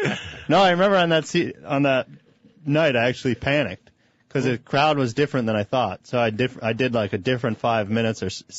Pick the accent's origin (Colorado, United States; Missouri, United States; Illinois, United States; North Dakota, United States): Illinois, United States; Chicago; just say I'm from Chicago.